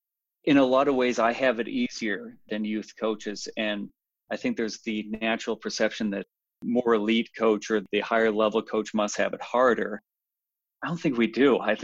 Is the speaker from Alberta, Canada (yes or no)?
yes; Calgary, Alberta, Canada; we're both Canadians, I'll speak to sort of the Canadian youth program, where we have in my hometown, Calgary Minor Basketball, and 3,000 kids playing semi-organized basketball